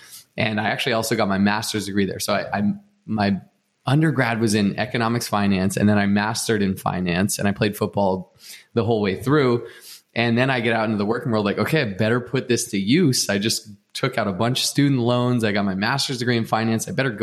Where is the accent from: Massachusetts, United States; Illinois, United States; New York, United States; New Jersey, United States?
Massachusetts, United States; Boston; also born or lived in California; I was born out here in California. You know, Sandy and I were baby best friends, but I grew up from two on in the Northeast of the US, or in the Boston area.